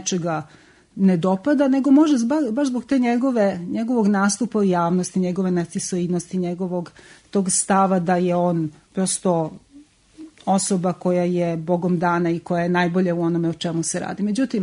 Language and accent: Serbian; Lazarevac, Belgrade, Serbia; now in Novi Sad, Serbia; Da, pa ja recimo nisam Novosađanka, u Novi Sad sam došla iz Lazarevca 2000. godine